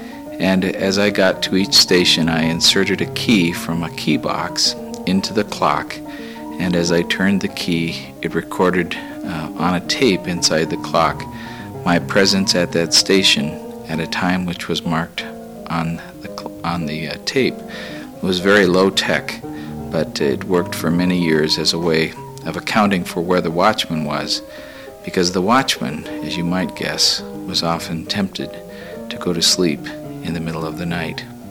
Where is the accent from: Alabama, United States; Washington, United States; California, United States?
Washington, United States; Tacoma; I'm from Tacoma, Washington.